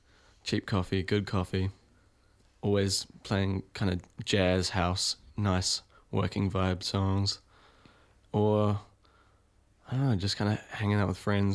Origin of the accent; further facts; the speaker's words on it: Tauranga, Bay of Plenty, New Zealand; moved away as an adult; now in Wellington, New Zealand; I came from Tauranga originally